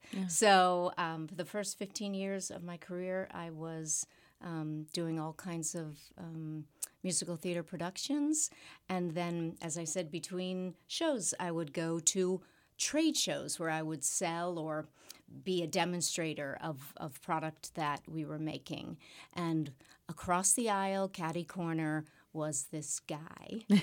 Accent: Pennsylvania, United States; And I said, well, tell me, I'm from Pennsylvania.

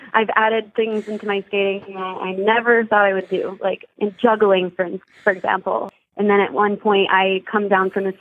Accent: Cincinnati, Ohio, United States; I grew up in the Mount Lookout area.

